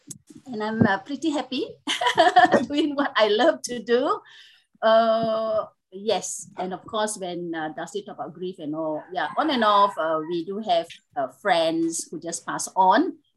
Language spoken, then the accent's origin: English; Johor Bahru, Johor, Malaysia; They are Malaysians like me. I'm from Johor Bahru.